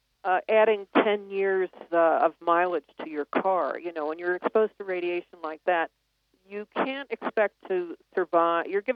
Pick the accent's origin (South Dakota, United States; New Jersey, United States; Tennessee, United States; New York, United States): New York, United States; So I stopped saying I was from New York, and I would say I was from the State Historical Society in Salt Lake City, which I was.